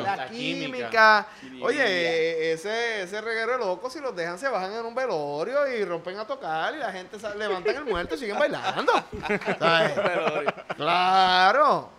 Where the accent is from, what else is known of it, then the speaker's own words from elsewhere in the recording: Salinas, Puerto Rico; ese tipo es de mi pueblo.